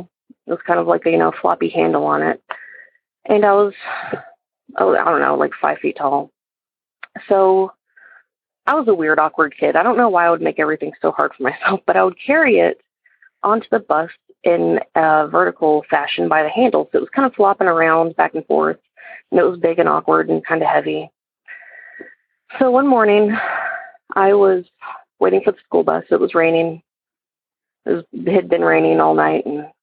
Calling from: Georgia, United States; I'm calling from Georgia.

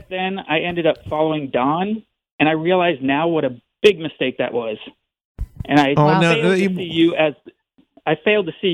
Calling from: Lee's Summit, Missouri, United States; I'm calling from Lee's Summit, Missouri.

